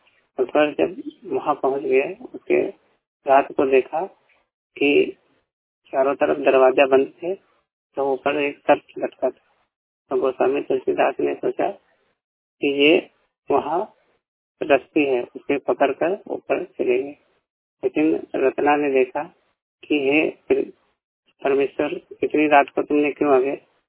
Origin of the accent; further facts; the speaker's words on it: Uttar Pradesh, India; मैं उत्तर प्रदेश डिस्ट्रिक्ट से बिलोंग करता हूँ।